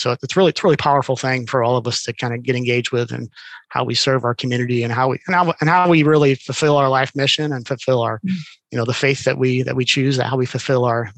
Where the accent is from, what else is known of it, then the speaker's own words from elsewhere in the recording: St. Louis, Missouri, United States; I haven't strayed very far from where I grew up. I grew up in North County.